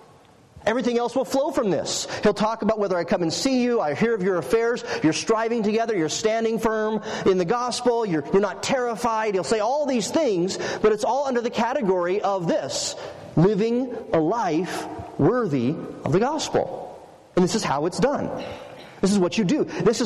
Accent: Salt Lake City, Utah, United States; But for most of us here, when people ask, where are you from, we just say, oh, Salt Lake.

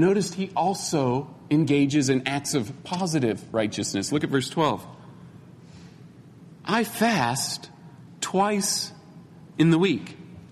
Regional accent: Utah, United States; I grew up in Utah, but when I moved back, I was shocked

